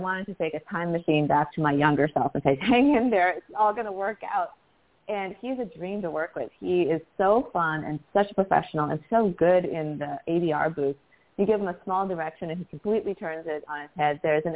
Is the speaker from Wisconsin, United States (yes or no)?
no; Maine, United States; I grew up in Maine in a little town where everybody else was white, basically. I'm Chinese. My family, you know, immigrant parents, U.S. professors